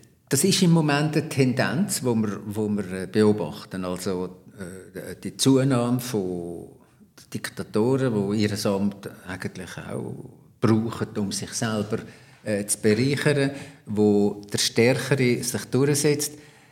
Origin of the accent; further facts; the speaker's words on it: Switzerland; Aber ich bin ein Schweizer, der da zuschaut.